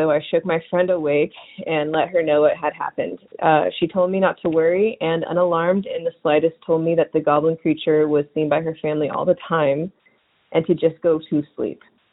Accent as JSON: {"language": "English", "town": "Bellingham", "region": "Washington", "country": "United States", "said": "I am from Bellingham, Washington."}